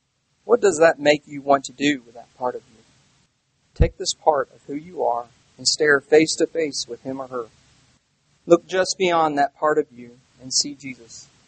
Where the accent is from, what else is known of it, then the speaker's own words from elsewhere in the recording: Nashville, Tennessee, United States; also born or lived in Paducah, Kentucky; I'm from Nashville, Tennessee. I was born in Paducah, Kentucky.